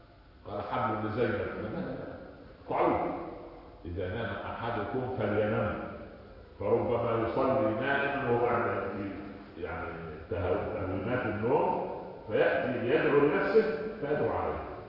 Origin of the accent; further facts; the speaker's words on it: Upper Egypt, Egypt; عندنا في الصعيد يقول لك ام الطفل كذابه